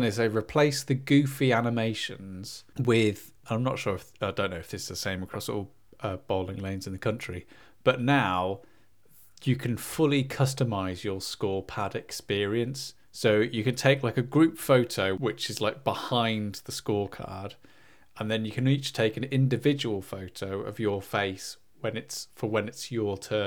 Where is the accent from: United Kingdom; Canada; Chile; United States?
United Kingdom; this is probably because we're British and it doesn't matter in other countries, but because we're British, we respect the sanctity of the line.